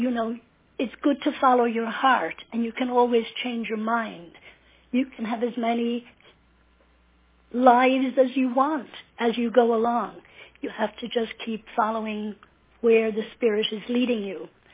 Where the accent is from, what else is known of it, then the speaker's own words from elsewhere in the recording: Connacht, Ireland; now in United States; Well, I started to learn dancing when I was about 10 from Seamus Ford, who lived in Risk, not Claremorris.